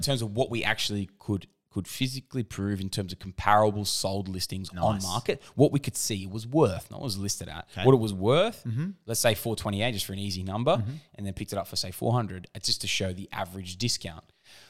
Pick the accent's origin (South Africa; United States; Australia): Australia; I'm an Aussie.